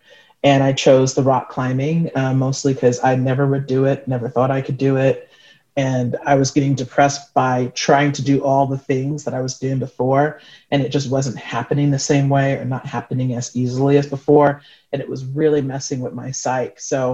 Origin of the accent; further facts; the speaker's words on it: New York City, New York, United States; Growing up in New York City, I lived a very urban life in a three-family brownstone in Flatbush, New York.